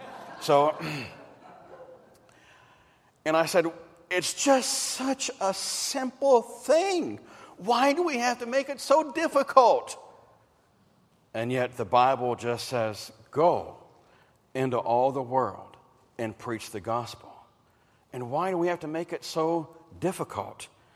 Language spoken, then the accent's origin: English; Pennsylvania, United States; I remember when I moved to the big city of Washington, D.C., growing up in Pennsylvania.